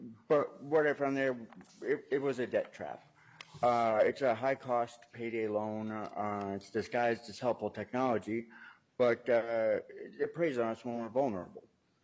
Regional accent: Minnesota, United States; I'm a Minnesotan who takes pride in providing for myself and my family

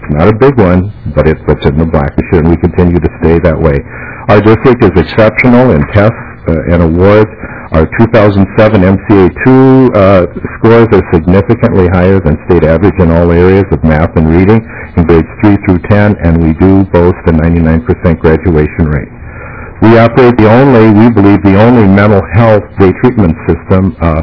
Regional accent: Iowa, United States; born there; now in Minnesota, United States; I'm a Minnesotan by birth. Excuse me, by choice. I'm an Iowan by birth, and I've heard all the jokes

